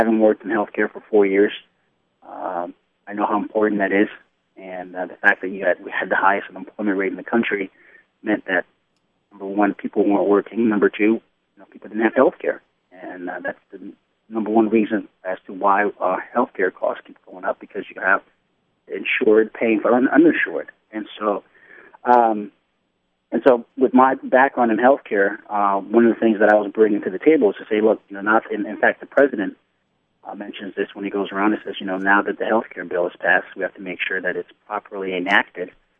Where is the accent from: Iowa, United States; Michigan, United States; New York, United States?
Michigan, United States; East Lansing; now in Philadelphia, United States; Mark, I'm from East Lansing. I went to Michigan State. I'm working in Philadelphia in corporate finance